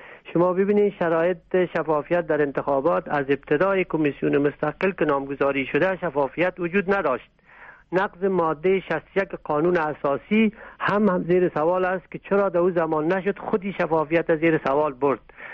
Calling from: Germany; از آلمان هستم.

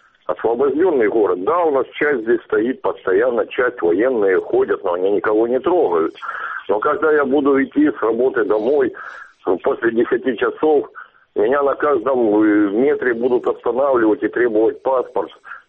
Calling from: Sloviansk, Donetsk Oblast, Ukraine; Донецкая область, город Славянск.

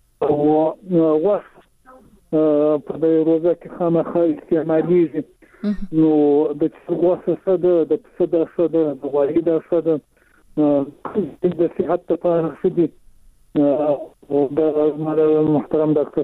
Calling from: Zabul, Afghanistan; د زابل وزارت شاجول ول سوالی

